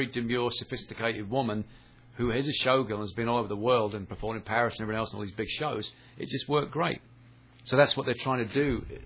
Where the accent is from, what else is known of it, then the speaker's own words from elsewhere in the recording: England, United Kingdom; And I'm English.